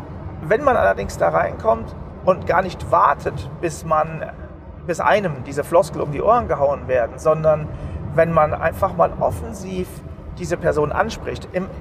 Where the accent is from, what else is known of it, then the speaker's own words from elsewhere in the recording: North Rhine-Westphalia, Germany; now in Cologne, Germany; Ich komme ja nun nicht aus Köln ursprünglich, sondern vom Land, also ungefähr 80 Kilometer weit weg von Köln, lebe aber schon einige Zeit